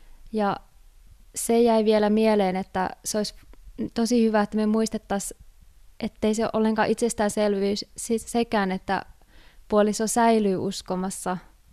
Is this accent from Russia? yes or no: no; United States; Finnish is a second language; now in Finland; mä oon Amerikasta kotoisin ja Ville on täältä Suomesta